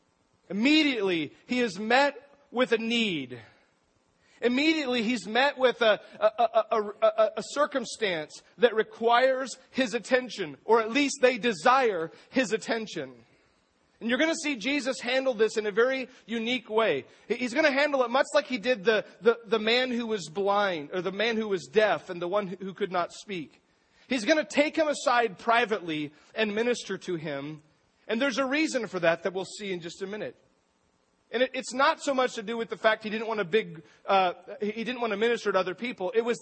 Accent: Astoria, Oregon, United States; my hometown, Astoria. I grew up in Astoria, went to Astoria High School, and we were the fishermen.

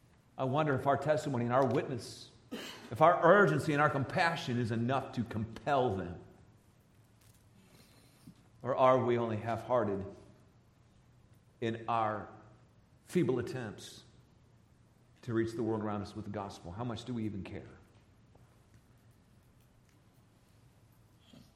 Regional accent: Starr, South Carolina, United States; I grew up in Star, South Carolina, which is near Anderson.

